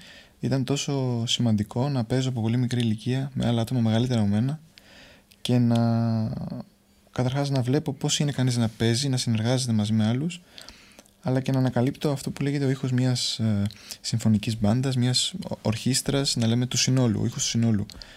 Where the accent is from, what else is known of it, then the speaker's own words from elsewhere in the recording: Corfu, Ionian Islands, Greece; είναι η καταγωγή μου από την Κέρκυρα και ότι μεγάλωσα σε αυτό το νησί με τόσο μεγάλη μουσική παράδοση.